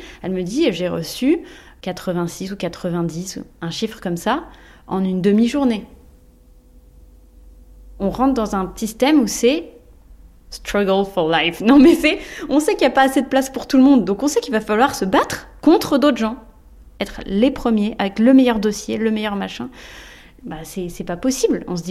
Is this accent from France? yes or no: yes; Le Pré-Saint-Gervais, Île-de-France, France; C'est juste que le Pré-Saint-Gervais, c'est ma ville natale. Non, c'est ma ville d'enfance. C'est la ville dans laquelle mes parents vivent.